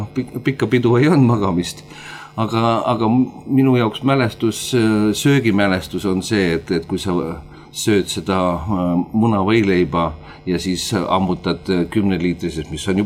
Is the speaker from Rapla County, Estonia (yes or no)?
yes; Märjamaa, Rapla County, Estonia; born there; kõigepealt sündisin ju Märjamaa lähedal maal ja 6-lapselises perekonnas ja eelkõige olen ma ikka talupoegade laps